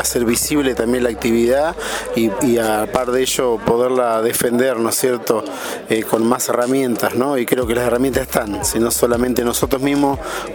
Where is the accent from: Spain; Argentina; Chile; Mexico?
Argentina; Santa Isabel, Córdoba; de Santa Isabel, Charbonnier.